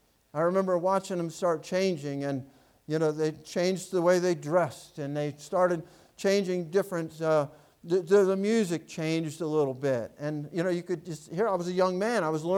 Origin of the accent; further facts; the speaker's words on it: Hobart, Indiana, United States; I'm just going to tell you a little bit of story about the church that I grew up back in Indiana. I grew up in First Baptist Church of Hobart, Indiana.